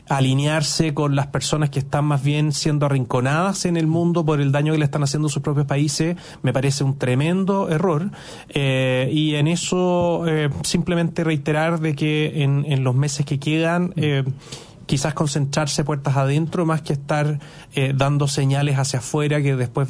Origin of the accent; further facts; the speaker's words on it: Chile; sino que como chileno